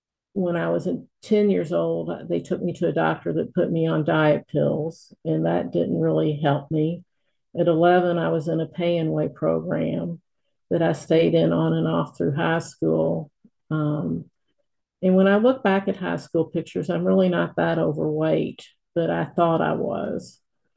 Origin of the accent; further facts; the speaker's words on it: Louisville, Kentucky, United States; I'm from Louisville, Kentucky.